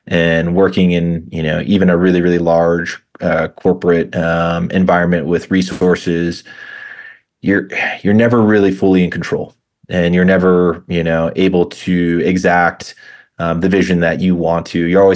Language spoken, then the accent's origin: English; Oregon, United States; I grew up in the Northwest. I grew up outside of Portland and had always been a huge fan of Central Oregon.